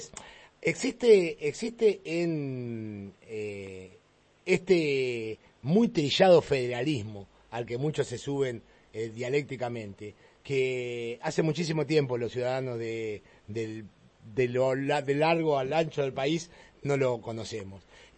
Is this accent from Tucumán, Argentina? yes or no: no; Buenos Aires Province, Argentina; estoy cansado también como ciudadano bonaerense